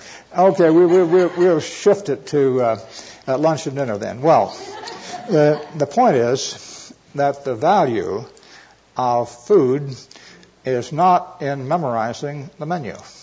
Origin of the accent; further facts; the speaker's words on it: Missouri, United States; My grandfather, I came from Missouri, right across the border from where most of you came from.